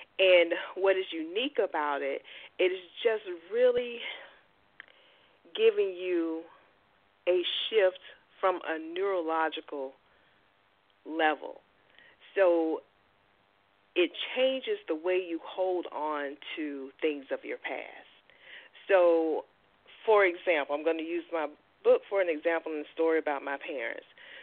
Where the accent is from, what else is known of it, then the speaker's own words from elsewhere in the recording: Orlando, Florida, United States; now in St. Petersburg, United States; so that's how I ended up in St. Pete, because I was born and raised in Orlando. So I moved over here to St. Petersburg